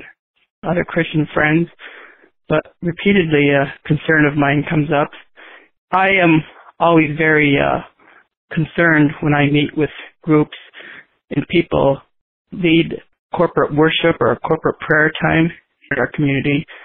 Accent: South Bend, Indiana, United States; I'm from the South Bend, Indiana area. I was raised Roman Catholic

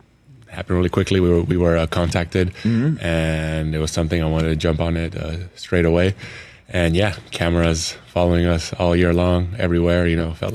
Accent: Malaga, Andalusia, Spain; English is a second language; moved away as an adult; My parents are Lithuanian, but I grew up in Spain, Malaga. They decided to raise us there. And yeah, I basically spent there my whole life until I was 18

